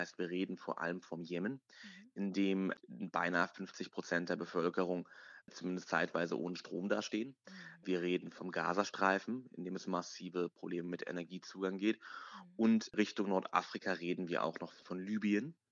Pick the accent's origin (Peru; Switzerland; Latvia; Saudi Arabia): Saudi Arabia; German is a second language; now in Germany; Und wir sind beide aus der Region. Ich selber bin aus Saudi-Arabien ursprünglich.